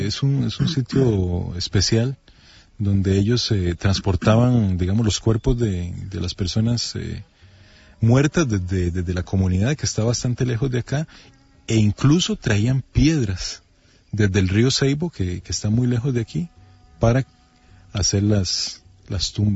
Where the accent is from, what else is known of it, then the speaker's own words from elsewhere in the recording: Turrialba, Cartago, Costa Rica; yo soy de Turrialba, del sector de Guayabo, de un sitio arqueológico muy conocido acá en Costa Rica